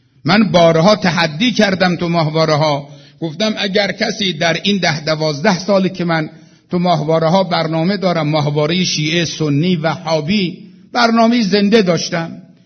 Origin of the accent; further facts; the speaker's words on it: Iran; گفتم آقا من از ایران آمدم